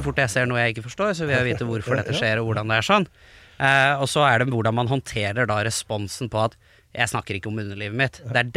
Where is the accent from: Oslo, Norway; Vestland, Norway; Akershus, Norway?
Akershus, Norway; Lørenskog; oppveksten i Lørenskog var også preget av ganske mye homofobi